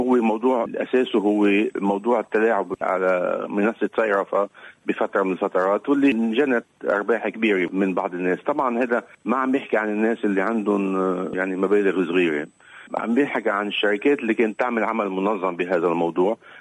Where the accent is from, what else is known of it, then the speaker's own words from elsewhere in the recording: Lebanon; نحن كمان كلبنانيين.